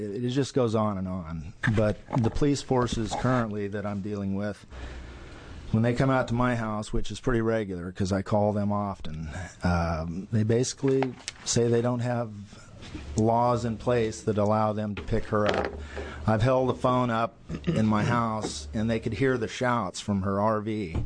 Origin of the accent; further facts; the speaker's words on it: Florence, Oregon, United States; from Florence, Oregon.